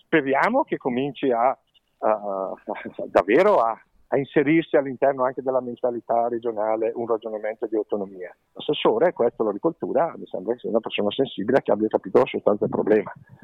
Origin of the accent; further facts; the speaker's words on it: Temù, Lombardy, Italy; io sono sempre stato impegnato comunque a livello amministrativo nel mio paese, a Temù